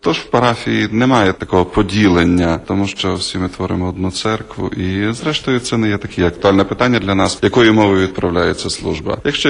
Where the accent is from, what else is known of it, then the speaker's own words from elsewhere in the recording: Zhytomyr, Zhytomyr Oblast, Ukraine; Я з України, я з Житомира, народжений в Житомирі. Семінарію закінчив в Білорусі в Гродно. З 96-го року я священник і працюю в цій парафії.